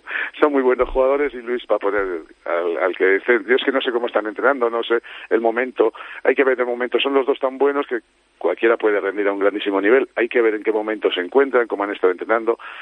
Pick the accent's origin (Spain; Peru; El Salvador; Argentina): Spain; yo lo digo como aficionado, como español y como ahora seleccionador